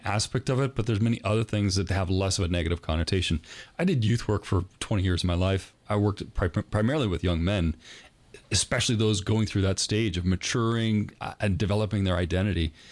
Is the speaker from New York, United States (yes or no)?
no; Iowa, United States; You're not bringing this up just because I'm from Iowa, are you?